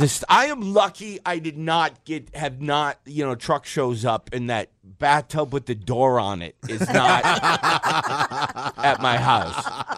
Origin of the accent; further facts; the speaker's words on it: Detroit, Michigan, United States; I'm from Detroit. I'm not classifying that as a truck.